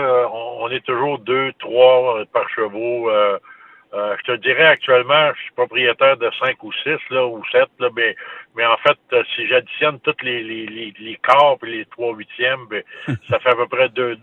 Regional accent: Quebec, Canada; Je viens de l'Abitibi, là, c'est un petit gars de campagne.

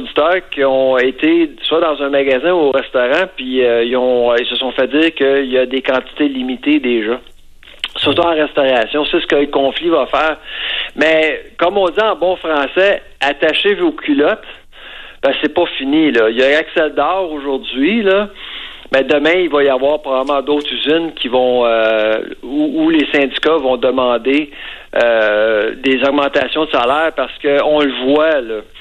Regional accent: Quebec, Canada; Puis moi, je viens des cantons de l'Est

